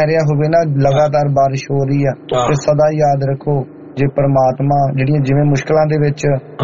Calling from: England, United Kingdom; England UK ਤੋਂ ਹਾਂ

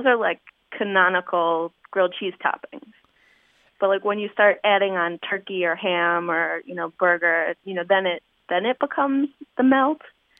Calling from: Highland Park, Illinois, United States; I'm calling from Highland Park, Illinois.

